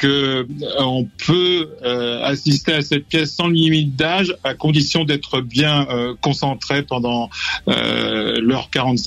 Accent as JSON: {"language": "French", "region": "Hauts-de-France", "country": "France", "said": "peut-être à Compiègne ensuite, et puis dans d'autres villes plutôt du nord de la France, puisque on est originaire de Picardie."}